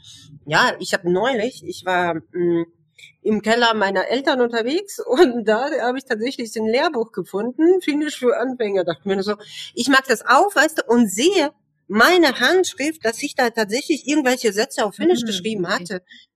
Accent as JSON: {"language": "German", "country": "Russia", "second_language": "German", "moved": "yes", "lives_now": "Germany", "said": "Ich komme ja ursprünglich aus Russland und zu dem Zeitpunkt, als ich dieses Studium angefangen habe, ich war seit 4 Jahren oder so erst in Deutschland. Ich hatte gutes Deutsch eben mitgebracht, also gute Deutschkenntnisse, bei wahrscheinlich B2, C1, so um den Dreh."}